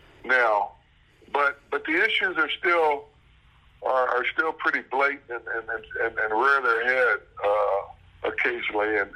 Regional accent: California, United States; I didn't grow up in the South. I grew up in California.

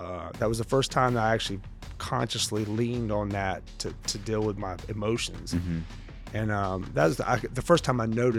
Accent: North Carolina, United States; accent: Southern; moved away; yeah, there's a little bit of Southern accent that yeah, yeah, comes yeah. through, man. Mm-hmm. Yeah, but I grew up there, and I left there as pretty much as soon as I could.

